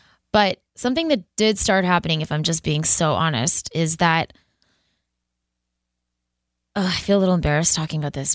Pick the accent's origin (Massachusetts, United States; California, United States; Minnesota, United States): Massachusetts, United States; Boston; I'm from Boston. I'm very grounded. I'm like a Sox fan.